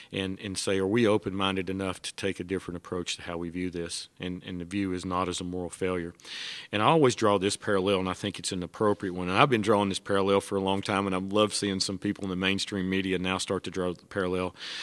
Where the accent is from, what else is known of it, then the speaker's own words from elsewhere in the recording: Tennessee, United States; a boy that grew up and born and raised in Northeast Tennessee and rural Appalachia